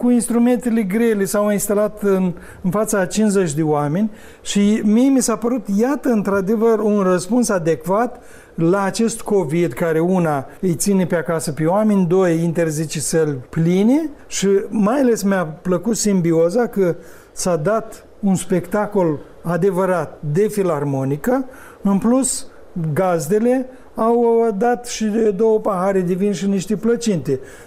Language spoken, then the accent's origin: Romanian; Cinișeuți, Rezina District, Moldova; Cum se zice în satul meu de Baștină Cinșăuț